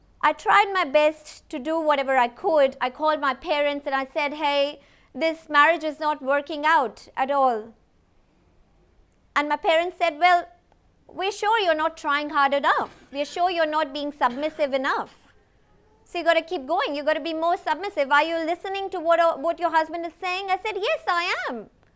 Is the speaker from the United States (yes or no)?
no; India; Growing up in India, I'm from India.